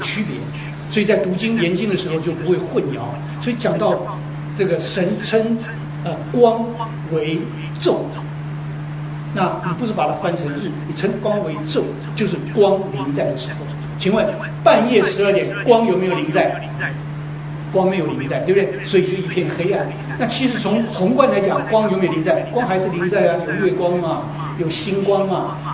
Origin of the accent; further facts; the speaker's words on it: China; 所以我们中国人分得很清楚